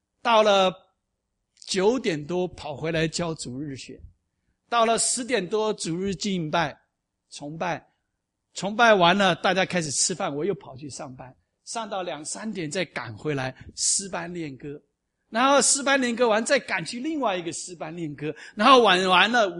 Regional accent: Taiwan; 因为我是出生在50年代，那个时候国民党迁到台湾的第一代在台湾长大出生的，从小没有鞋子穿

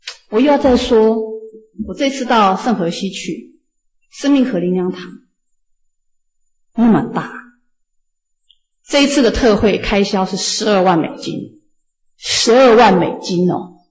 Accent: China; now in Ithaca, United States; 我们中国人呢，我们中国人的教会，你看我们在伊萨卡这里

